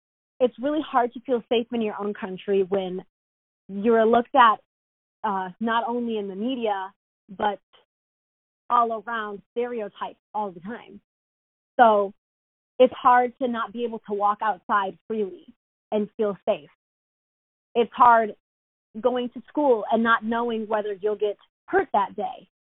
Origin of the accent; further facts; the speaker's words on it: United States; although I was born in America, I've never been anywhere else, that I don't belong here.